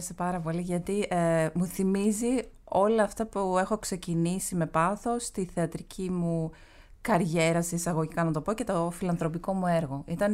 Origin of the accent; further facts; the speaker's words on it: Greece; το ότι κατάγομαι από την Ελλάδα, τους αρέσει.